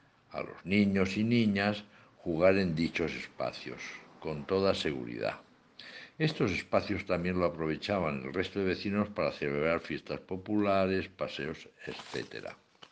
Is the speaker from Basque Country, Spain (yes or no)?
no; Barcelona, Catalonia, Spain; tengo 76 años y nací en Barcelona. Toda mi infancia y adolescencia las viví en el barrio de la Sagrera.